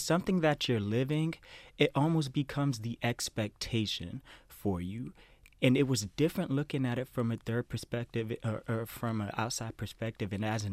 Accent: Bronx, New York, United States; I'm not. I'm from the Bronx, New York. I grew up in a housing projects with five brothers, two of which were my blood brothers.

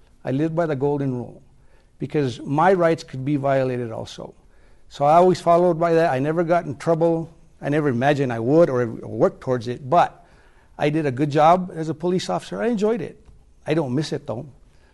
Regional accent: Vadito, New Mexico, United States; also born or lived in Embudo, New Mexico / Grants, New Mexico; I was born in Embudo, New Mexico, 1960. I grew up in Vadito, New Mexico, went to high school in Peñasco.

